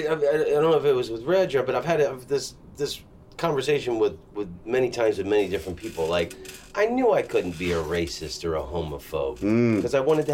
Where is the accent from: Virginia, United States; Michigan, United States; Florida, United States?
Florida, United States; It was a little citrus farming town where I grew up. Like it's 18 miles east of Orlando, and then Orlando expanded.